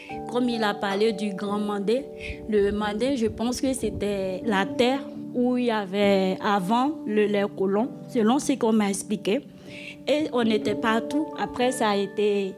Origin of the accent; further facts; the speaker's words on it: Côte d’Ivoire; Mais moi, chez moi, en Côte d'Ivoire, ce n'est pas le cas.